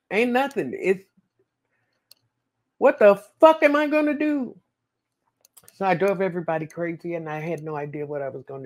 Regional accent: Chicago, Illinois, United States; I'm from Chicago. We're from a different kind of, we're from a street kind of urban show business where it don't matter who's on the stage

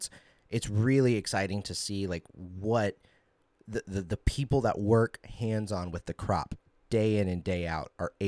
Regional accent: Missouri, United States; So, you know, me and my partner, we're from Missouri

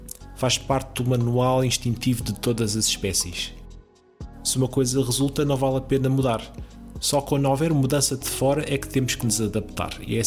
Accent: Portugal; criamos bacalhau, da maneira como nós portugueses conhecemos.

